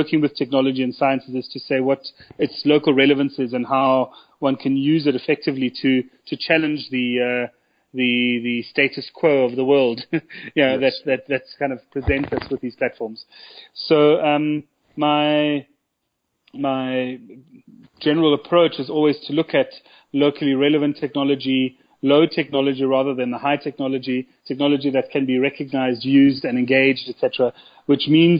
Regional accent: Johannesburg, Gauteng, South Africa; And I'm born and bred in Johannesburg, and so is Stephen, and like literally live around the corner from where this guy spoke to us.

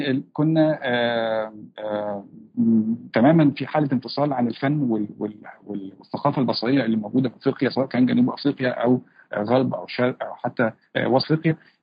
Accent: Egypt; خصوصا لما عرف ان انا من مصر، بيسأل على إزاي كمصري مقيم في شمال أفريقيا

